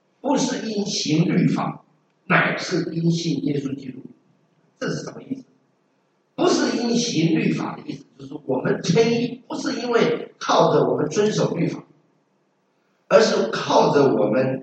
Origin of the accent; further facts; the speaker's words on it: China; 我想我们中国人也有文体，对不对？我们中国人的诗词都是有对的